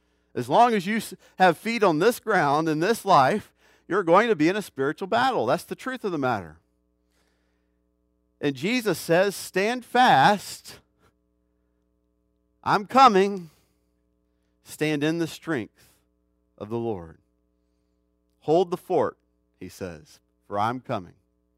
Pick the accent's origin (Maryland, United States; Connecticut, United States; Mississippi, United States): Mississippi, United States; Jackson; And I grew up in Jackson, Mississippi. We used to call it Chimneyville because it, too, was burned.